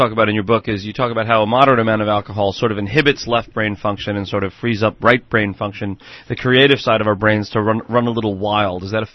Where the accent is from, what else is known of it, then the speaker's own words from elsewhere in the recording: Ireland; Speaking as an Irishman from the land of limericks and poetry, I never realized the distinction before.